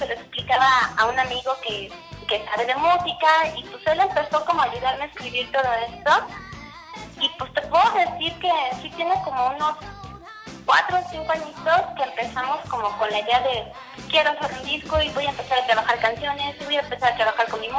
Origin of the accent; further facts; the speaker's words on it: Mexico; soy yo como mexicana, ¿no? Como latina